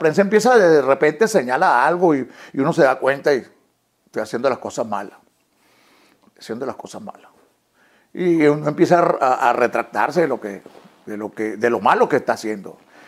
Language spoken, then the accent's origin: Spanish; Venezuela; moved away; Lo dejé porque me vine de allá de Venezuela.